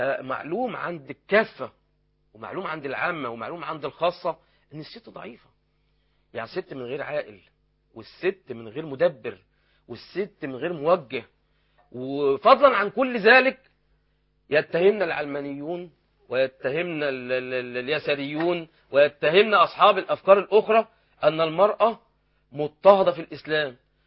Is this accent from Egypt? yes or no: yes; Abu Zaabal, Qalyubia, Egypt; انا اصلا يعني مسقط راسي ومحل اقامتي ابو زعبل البلد، وساكن في ابو زعبل البلد في شارع اسمه شارع الكركات، وشارع وساكن في مؤخره شارع الكركات الذي يفصل بينه وبين ليمان ابو زعبل عده امتار.